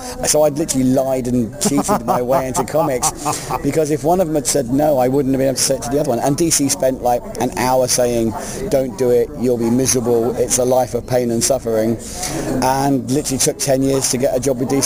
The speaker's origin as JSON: {"language": "English", "country": "United Kingdom", "said": "I'm a British writer, I'm turning up into New York on a Thursday"}